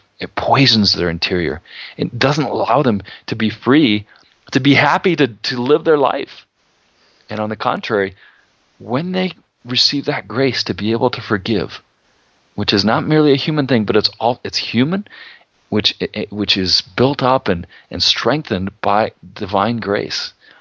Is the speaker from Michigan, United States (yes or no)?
no; Iowa, United States; I know this because I grew up in Iowa around pig farms.